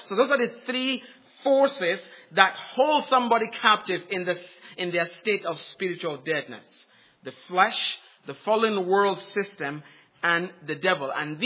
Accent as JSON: {"language": "English", "country": "Cameroon", "said": "I remember listening to the news from my home country, Cameroon, during when 9/11 happened"}